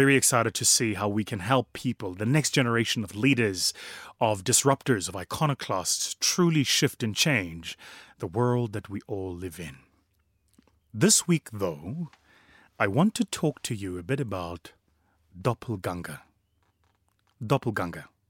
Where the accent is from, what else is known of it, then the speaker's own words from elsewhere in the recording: South Africa; from the United Kingdom, of course, from my home country, South Africa.